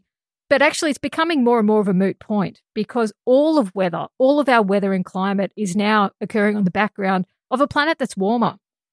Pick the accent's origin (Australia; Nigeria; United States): Australia; what was happening here in Australia. And as an Australian scientist